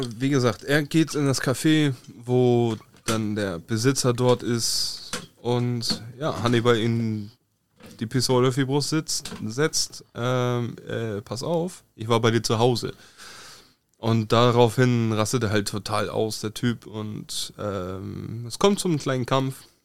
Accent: Germany; also wir kommen aus der Nähe von Hamburg.

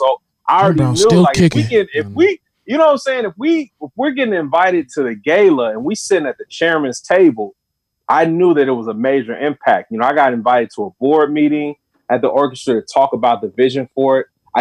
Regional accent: Chagrin Falls, Ohio, United States; That's one of the positives growing up in Chagrin Falls.

